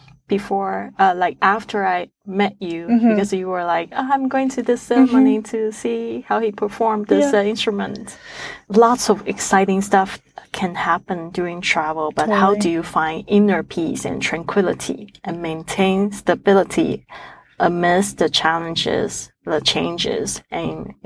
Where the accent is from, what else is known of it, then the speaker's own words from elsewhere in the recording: Taiwan; English is a second language; I was growing up in Taiwan